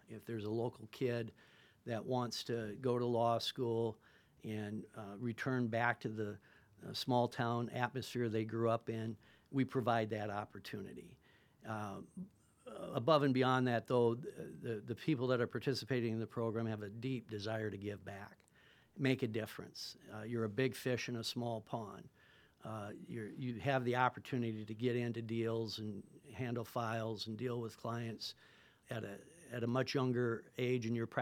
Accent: Martin, South Dakota, United States; in the environs of an Indian reservation like my hometown, Martin, South Dakota.

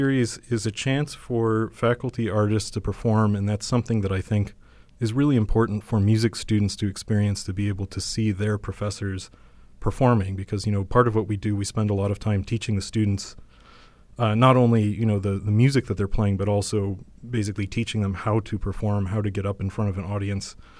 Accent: Rochester, New York, United States; I'm from Rochester, New York, the home of the Eastman School of Music, and I grew up there

